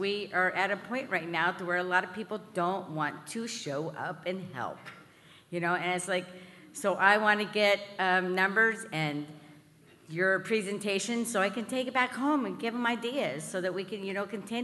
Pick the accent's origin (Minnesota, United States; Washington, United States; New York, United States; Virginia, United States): Washington, United States; Seattle; I'm from Area 72, District 43 in Seattle, Washington.